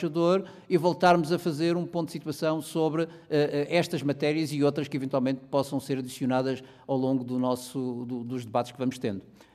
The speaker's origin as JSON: {"language": "Portuguese", "country": "Cape Verde", "said": "Os cabo-verdianos cumprem um conjunto de requisitos que são absolutamente importantes para poder, de alguma forma, ajudar o país, o nosso país, a resolver esse problema"}